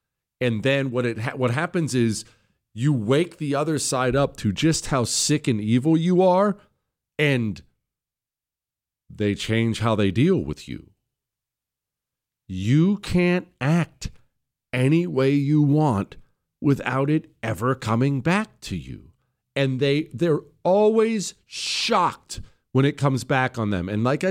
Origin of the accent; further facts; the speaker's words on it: Ohio, United States; You remember I grew up right next to West Virginia. I grew up in Ohio, so we'd always go down to West Virginia and check things out down there.